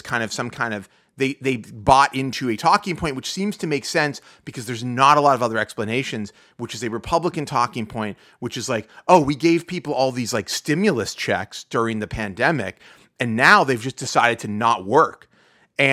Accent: Pittsburgh, Pennsylvania, United States; I'm from Pittsburgh. I know people live in Pittsburgh and their rent's like $800.

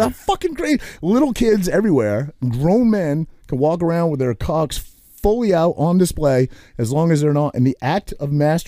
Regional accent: Maine, United States; Because I'm not a Jerseyan because I grew up in Maine. Am I a Jerseyan now?

